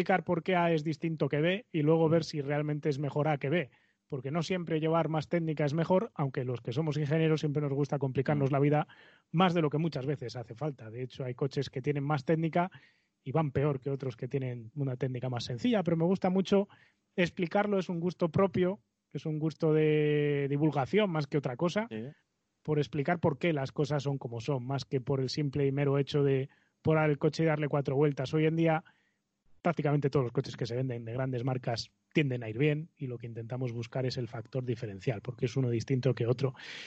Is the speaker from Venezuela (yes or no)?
no; Galicia, Spain; Como soy gallego, el concepto es el concepto.